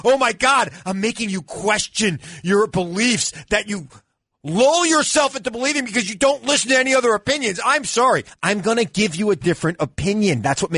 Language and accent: English; Centereach, New York, United States; I grew up in Center Reach.